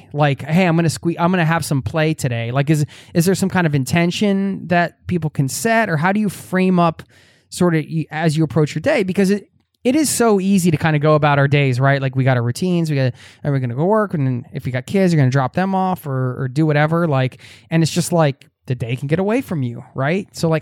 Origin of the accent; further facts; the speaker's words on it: Pennsylvania, United States; but I am from the Northeast of you know, outside of Philadelphia, Northeast United States. You know, we're a little aggro over there.